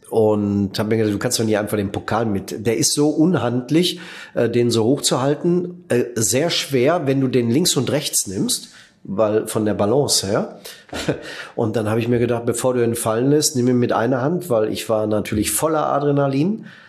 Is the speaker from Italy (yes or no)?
no; Netherlands; German is a second language; auch für uns neu als Holländer